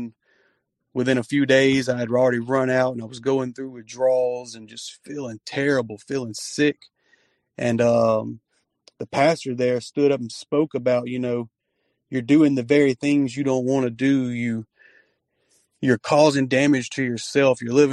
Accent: Mississippi, United States; Oh, man, I'm from Mississippi. We're right in the middle of the Bible Belt. Everybody believes here.

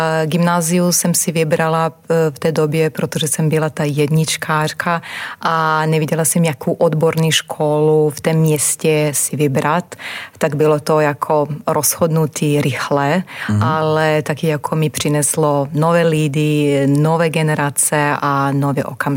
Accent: Požega, Požega-Slavonia County, Croatia; Czech is a second language; moved away as an adult; now in Czech Republic; Pocházím z Chorvatska, narodila jsem se v Požeze, je to oblast Slavonia, mezi Maďarskem, Bosnou a Hercegovinou a Srbskem. Strávila jsem tam nádherný čas a bydlela jsem nějaký 30 let.

